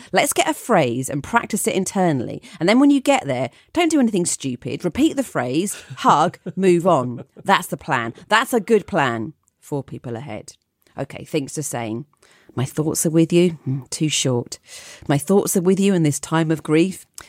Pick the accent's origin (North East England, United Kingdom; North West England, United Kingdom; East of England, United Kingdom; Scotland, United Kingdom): Scotland, United Kingdom; I grew up in Scotland in a small cul-de-sac, and the neighbours that lived around my mum and dad's house were much older.